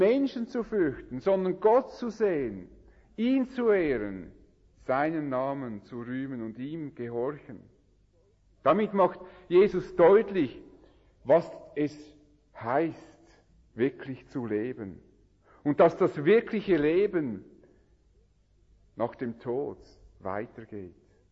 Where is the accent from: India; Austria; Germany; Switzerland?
Switzerland; Das Erbrecht hat bestimmt etwas anders ausgesehen als bei uns in der Schweiz.